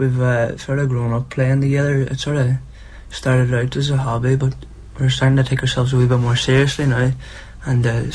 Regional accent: Letterkenny, County Donegal, Ireland; We're four foresters from Letterkenny, County Donegal.

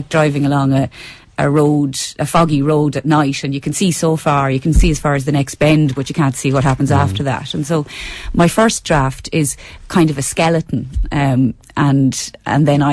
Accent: Leinster, Ireland; also born or lived in Inishowen; And I'm a Midlander. I grew up in Laois, which is the only county in Ireland that doesn't touch a county that touches the sea. So it's the most Midland county. So when I was living in Inishowen

